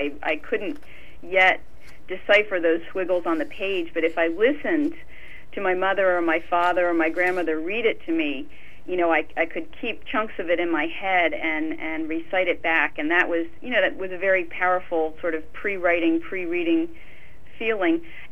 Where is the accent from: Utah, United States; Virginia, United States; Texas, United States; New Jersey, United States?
New Jersey, United States; Flemington; the Lindbergh baby kidnapping trial, which took place in my hometown of Flemington, New Jersey, in which my grandmother was alive to see